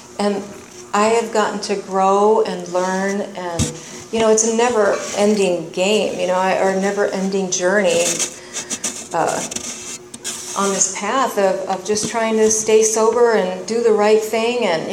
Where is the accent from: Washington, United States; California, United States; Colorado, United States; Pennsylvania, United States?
California, United States; Los Angeles; I'm a girl from East LA.